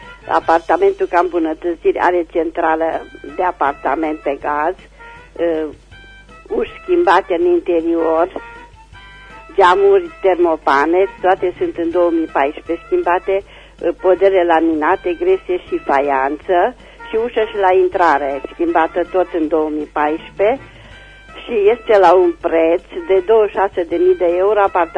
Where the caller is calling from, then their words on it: Reșița, Caraș-Severin, Romania; din Reșița